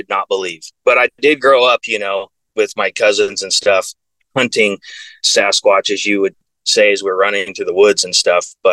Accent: Oregon, United States; So yeah, so I grew up in Southern Oregon, you know, Southern Oregon and Northern California.

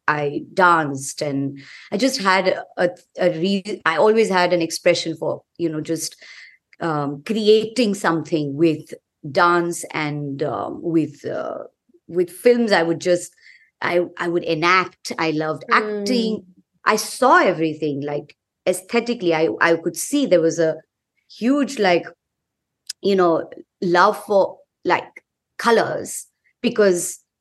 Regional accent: Dar es Salaam, Tanzania; I'm from Dar es Salaam originally. I was born and raised in East Africa, and I got quite a bit of an upbringing from, this very Indian exposure. Even though I lived in Africa, I got a lot of Indian exposure

